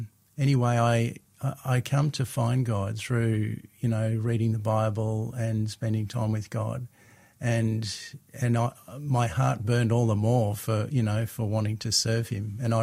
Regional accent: Papua New Guinea; also born or lived in Cairns, Australia; I was born in Cairns and my mum and dad went to New Guinea as missionaries for 7 years. And so I grew up a missionary's kid

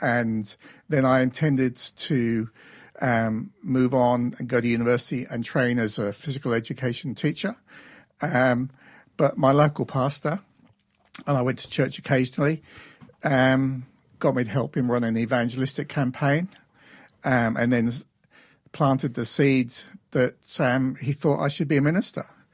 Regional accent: England, United Kingdom; born there; I took into it a lot of baggage from when I was a kid, when I was born in England.

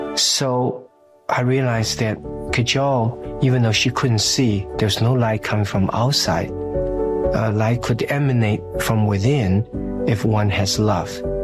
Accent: China; I came from China as an atheist. I believed nothing but science.

